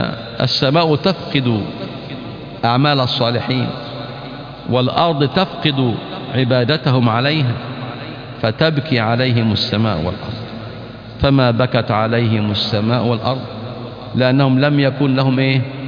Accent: Egypt; ونحن أبناء مصر نعرف دون غيرنا طبيعة بلادنا

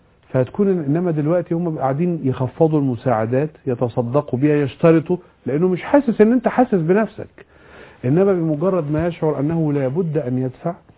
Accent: Egypt; بتكلم كمصري

